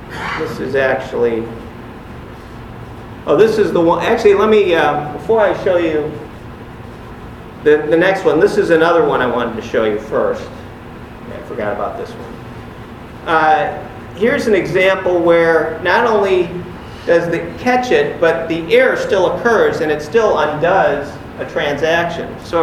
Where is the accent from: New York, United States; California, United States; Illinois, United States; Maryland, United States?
Illinois, United States; Chicago; I'm from Chicago, I can vote early and often.